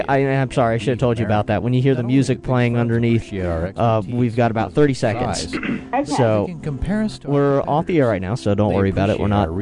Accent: Florida, United States; also born or lived in New Jersey; I was born in New Jersey, but then moved down to Florida. I lived there for most of my life. We moved down when I was one.

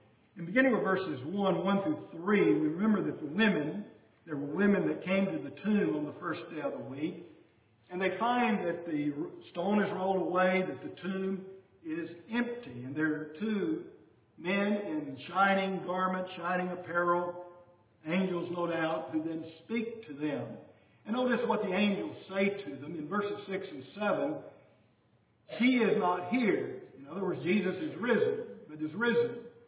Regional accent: Alabama, United States; In the community that I grew up in Southwest Alabama, and that was 60 years ago, it seemed that most people had regard for the first day of the week.

